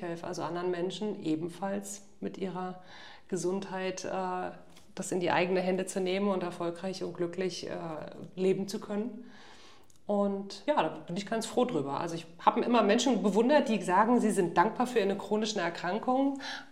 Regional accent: Mecklenburg-Vorpommern, Germany; also born or lived in Düsseldorf; ich komme aus dem Mecklenburgischen ursprünglich, habe aber lange in Düsseldorf gewohnt und bin jetzt seit 3 Jahren dauerhaft reisend, also ohne festen Wohnsitz.

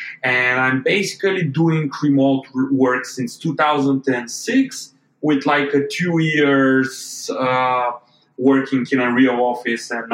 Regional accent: Dobrich, Dobrich Province, Bulgaria; I was working at the agency of my hometown, Dobrich, in Bulgaria.

